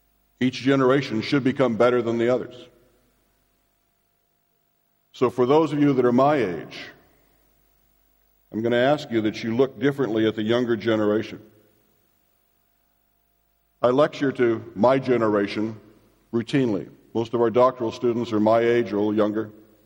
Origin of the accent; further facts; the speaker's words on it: Alaska, United States; We're from Alaska originally in the far north